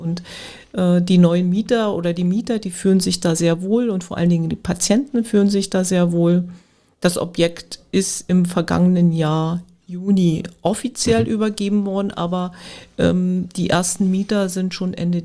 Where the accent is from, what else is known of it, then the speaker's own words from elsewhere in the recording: Brandenburg, Germany; Das ist in der Stadt, in der ich lebe, in der ich natürlich nicht, also ich bin nicht in Spremberg groß geworden, aber in der Umgebung, den Ort da, wo ich eigentlich herkomme, das ist ein kleines Dorf, Reideweise, den gibt es, dieses Dorf gibt es nicht mehr.